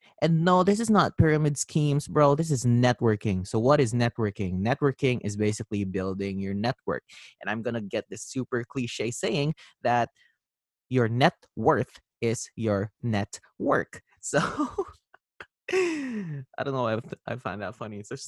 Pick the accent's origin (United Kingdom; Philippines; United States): Philippines; moved away as an adult; now in Toronto, Canada; So a little bit of background is I came from the Philippines. Then I went to Toronto, Canada in December 2019. Didn't know anyone here.